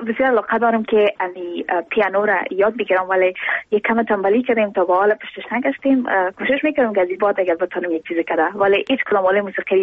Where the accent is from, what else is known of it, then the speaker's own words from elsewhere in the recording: Afghanistan; من از افغانستان هستم، ولایتش فکر میکنم فرق نمیکنم که از کجای افغانستان ما شما افغان هستیم